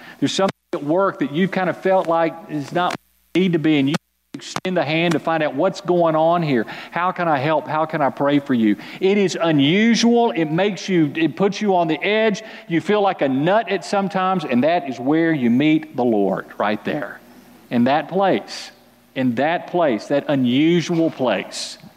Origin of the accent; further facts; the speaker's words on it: Fort Worth, Texas, United States; I'm from Fort Worth, and my dad played for the TCU Horned Frogs back in the 50s.